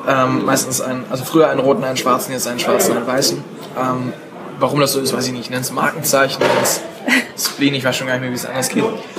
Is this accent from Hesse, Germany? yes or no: no; Stuttgart, Baden-Württemberg, Germany; Ich komme aus Stuttgart, ich fahre auch gern Autos, die von dort kommen.